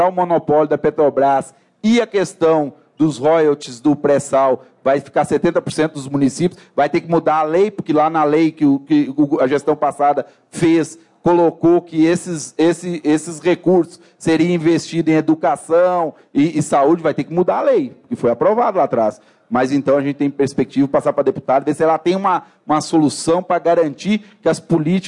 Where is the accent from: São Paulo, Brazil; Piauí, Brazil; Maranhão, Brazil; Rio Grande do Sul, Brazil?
Rio Grande do Sul, Brazil; moved away; Eu não sou mineiro, sou gaúcho, entendeu? Mas vivo em Minas Gerais há 20 anos.